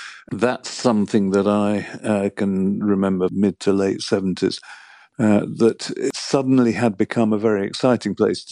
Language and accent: English; London, United Kingdom; I was born in the mid-50s and grew up in London, because I am a Londoner.